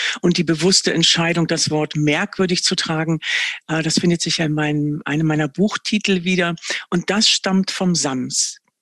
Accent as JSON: {"language": "German", "town": "Verden an der Aller", "region": "Lower Saxony", "country": "Germany", "tie": "born or raised there", "said": "Und zurzeit lebe ich ja wieder in meiner Heimatstadt. Das ist Verden an der Aller und gehe so die alten Straßen der Kindheit zwischendurch"}